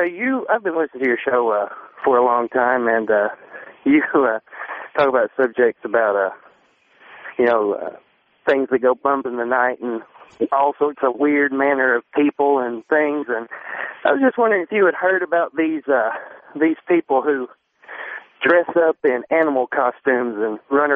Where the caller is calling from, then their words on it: Georgia, United States; I'm from Georgia.